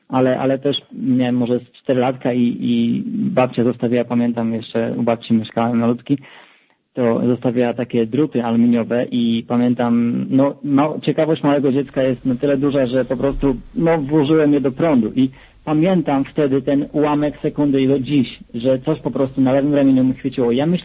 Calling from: Canada; Ja jestem z Kanady. Jestem rok w Kanadzie.

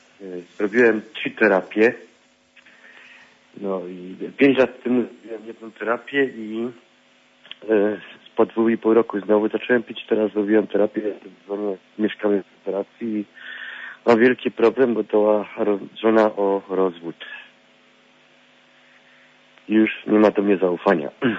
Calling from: Germany; ja z Niemiec dzwonię.

